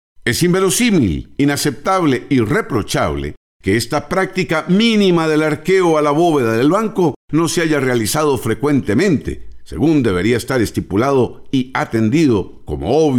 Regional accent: Costa Rica; uno, como costarricense de a pie, no puede menos que preguntarse

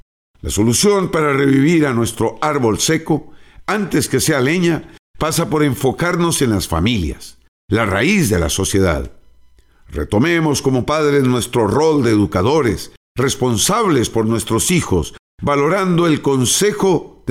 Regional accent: Costa Rica; Nosotros, como costarricenses, debemos predicar con el buen ejemplo

